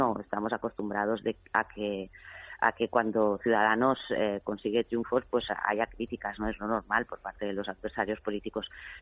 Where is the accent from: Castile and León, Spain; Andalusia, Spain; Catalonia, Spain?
Catalonia, Spain; sin poner en riesgo nuestras condiciones de españoles, de catalanes, de españoles y europeos